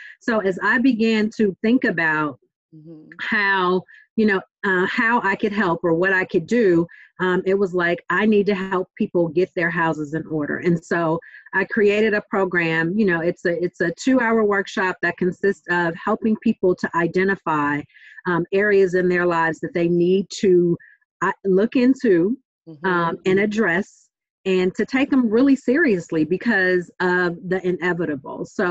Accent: Oakland, California, United States; Born and raised in Oakland, went through the entire Oakland Public School District.

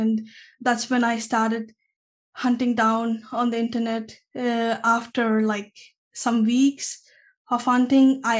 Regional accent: Tamil Nadu, India; English is a second language; moved away as an adult; now in Denmark; I'm born and brought up in India. And I'm from Tamil Nadu, which is in the southern part of India.

